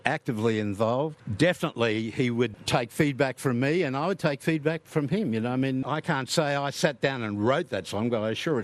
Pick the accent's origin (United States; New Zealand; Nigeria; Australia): Australia; Burwood, Victoria; I was thinking of my first times down here in St Kilda. I grew up in Burwood